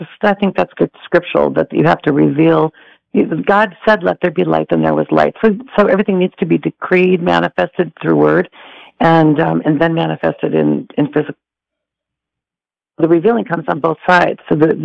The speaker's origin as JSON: {"language": "English", "region": "Minnesota", "country": "United States", "moved": "as an adult", "lives_now": "California, United States", "said": "I'm originally from Minnesota, and I started a business in Minnesota"}